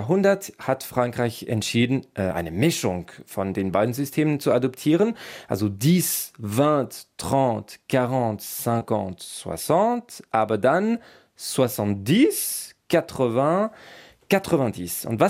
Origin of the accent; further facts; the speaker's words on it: Vaud, Switzerland; Ich bin zum Beispiel in Waadt aufgewachsen, Regi. Ich habe also immer «oui donc» gesagt.